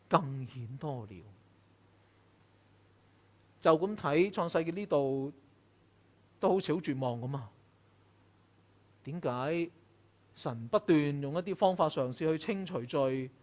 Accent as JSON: {"language": "Cantonese", "country": "China", "said": "因為佢係中國人，我係中國人，我明白佢所講嘅處境。"}